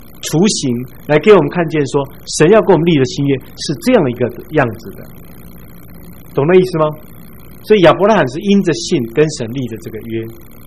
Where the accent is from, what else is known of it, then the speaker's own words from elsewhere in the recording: China; 我们中国人也有类似的立约的方式，我们有时候把它叫歃血为盟